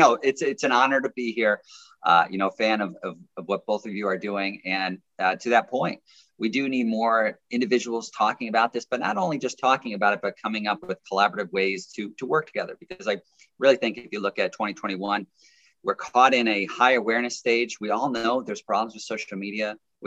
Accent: United States; as an American and sitting in New York

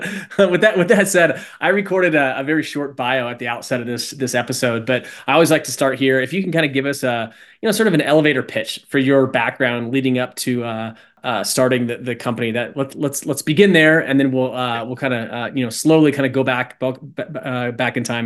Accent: Midwest, United States; Yeah, no, I'm a fellow Midwestern guy as well on the West Coast.

